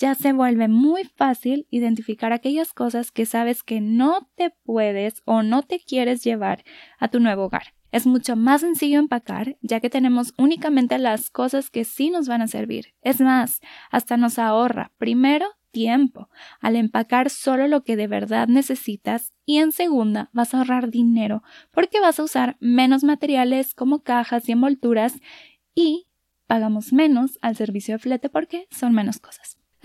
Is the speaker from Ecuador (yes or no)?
no; Monterrey, Nuevo León, Mexico; moved away as an adult; now in San Luis Potosí, Mexico; yo soy de Monterrey y hace 2 años y medio mi esposo llegó a casa el día de nuestro aniversario número 5 para decirme que le estaban ofreciendo trabajo en San Luis Potosí.